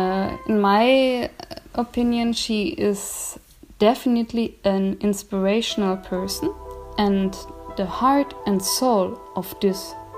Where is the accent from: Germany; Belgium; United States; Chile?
Germany; English is a second language; ich komme aus Deutschland. Hello and good evening. … I'm from Germany.